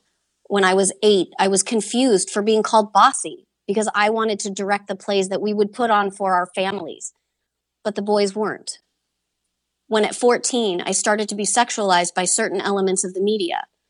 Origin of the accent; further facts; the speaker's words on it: United Kingdom; I am from Britain